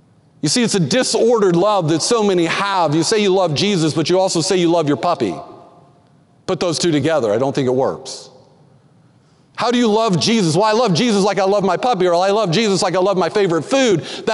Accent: Texas, United States; I grew up in Texas, played football. Played baseball, played college baseball

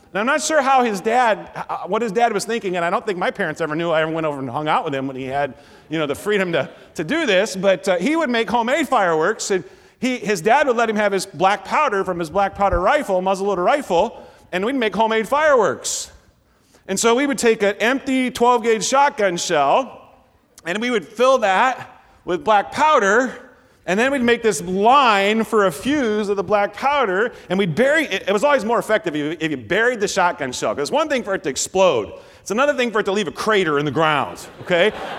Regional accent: Nebraska, United States; I grew up in Nebraska, which happened to also be really close to Missouri, which had even looser firework states.

